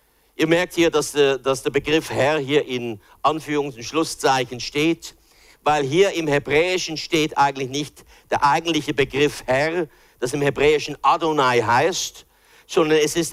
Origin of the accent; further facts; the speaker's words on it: United States; born there; first language en; German is a second language; meine Muttersprache ist ja Englisch, ich bin in Amerika geboren, ich habe ja erst später, mit 11 Jahren habe ich angefangen, dann Deutsch zu lernen.